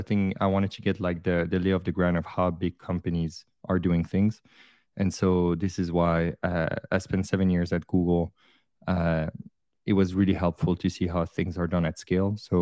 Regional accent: Belgium; I come from Belgium and studied business engineering

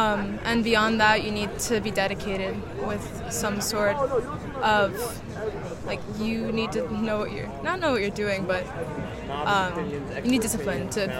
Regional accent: Miami, Florida, United States; Yeah, I'm from Miami.

